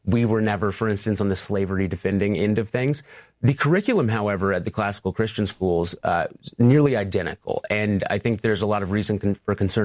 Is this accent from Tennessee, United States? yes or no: yes; Nashville, Tennessee, United States; I grew up in the Reformed community in and around Nashville, Tennessee. My father is actually a pastor.